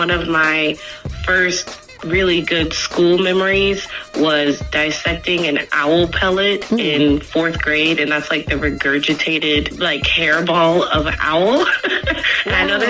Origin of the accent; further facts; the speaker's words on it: Virginia, United States; now in Atlanta, United States; I'm from Virginia, two up, two down. Big shout out to the 757.